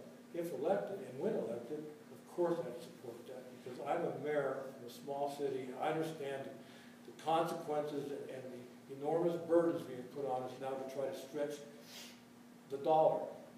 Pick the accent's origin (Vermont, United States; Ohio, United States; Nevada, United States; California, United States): Nevada, United States; Yerington; My hometown in Yarrington, although it appears to be sleepy in time at the moment